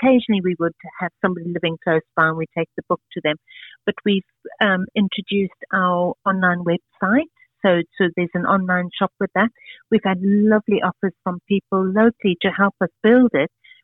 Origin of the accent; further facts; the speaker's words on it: South Africa; moved away as an adult; because we came from South Africa 20 years ago.